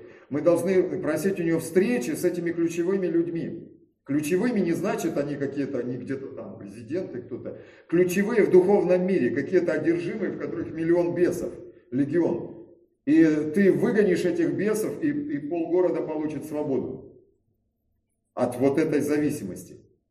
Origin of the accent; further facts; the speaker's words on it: Kazakhstan; я вырос, родился в Казахстане